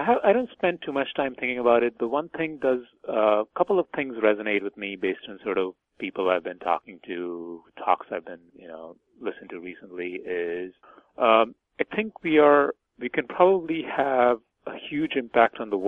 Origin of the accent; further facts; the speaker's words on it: India; when I was growing up in India.